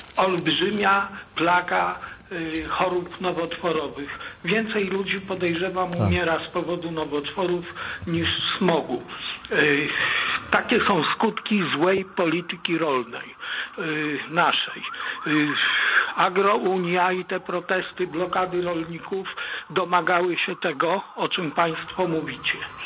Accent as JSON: {"language": "Polish", "town": "Warsaw", "region": "Masovian Voivodeship", "country": "Poland", "said": "Ja kiedyś jeździłem pod Warszawę, bo jestem z Warszawy"}